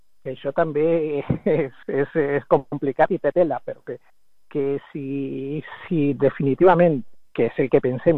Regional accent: Ecuador; Catalan is a second language; Jo, la veritat, com a equatorià, què te podria dir?

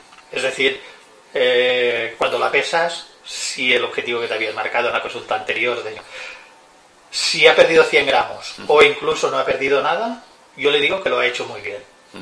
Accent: Vila-real, Valencian Community, Spain; Sí, soy de aquí de Villarreal.

